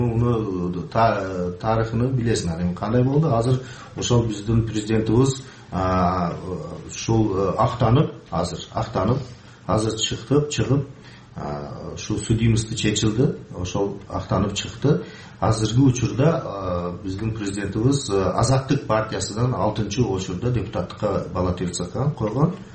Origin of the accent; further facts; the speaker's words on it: Uch-Korgon, Batken Region, Kyrgyzstan; born there; Kyrgyz is a second language; Эми биз ушу Кыргызстандын ушу Учкуронда ушакта төрөлгөнмүн 60-чы жыл.